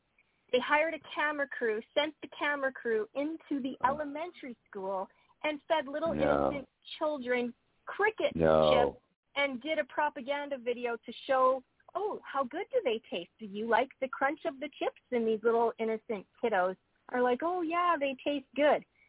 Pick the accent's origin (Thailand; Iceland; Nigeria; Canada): Canada; now in United States; the culture that I was bringing from Canada to the USA. And that was a real eye opener to me. Just that, you know, you'll find Canadians, a lot of Canadians apologize.